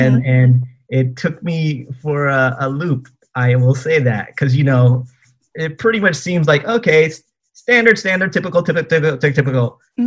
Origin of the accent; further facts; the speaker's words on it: San Diego, California, United States; So I'm a Filipino American, born and raised in San Diego, in Paradise Hills, which is a very big Filipino population there.